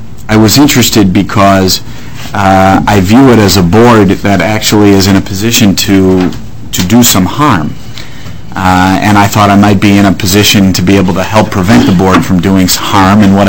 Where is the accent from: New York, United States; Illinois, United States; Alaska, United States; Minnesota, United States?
Minnesota, United States; St. Paul; also born or lived in Edina; I'm a lawyer in Minneapolis. I was born in St. Paul, grew up half in St. Paul and half in Edina, graduate of the University of Wisconsin at Madison and the University of Minnesota Law School.